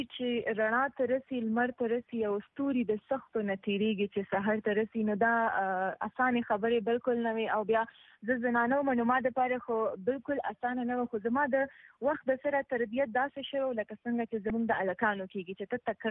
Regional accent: Peshawar, Khyber Pakhtunkhwa, Pakistan; کوم سیمې سره تعلق دی نو هغه سیلیکوټ دی سیلیکوټ په هزاره ډیویژن کې راځي خو زه زیږیدلې په پېښور کې یم از لویا شوی زما تعلیم هر څه په پېښور کې شوی دی

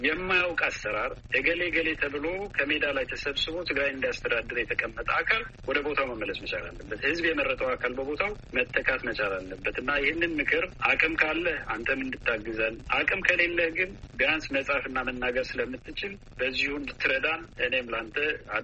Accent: Tigray, Ethiopia; ለእኔ እንደ ትግራዋይ ያሳስበኛል።

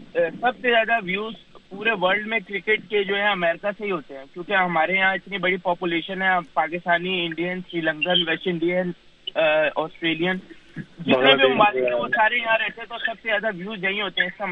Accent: Karachi, Sindh, Pakistan; now in Chicago, United States; اور میں پاکستان کراچی سے ہوں, اور میں اپنے شکاگو میں رہتا ہوں

